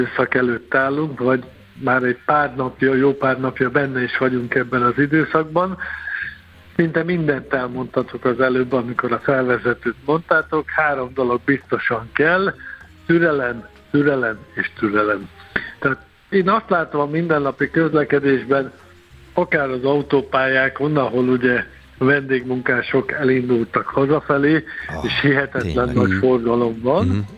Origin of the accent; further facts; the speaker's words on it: Tatabánya, Komárom-Esztergom, Hungary; Tatabányán születtem, élek, innen járom a világot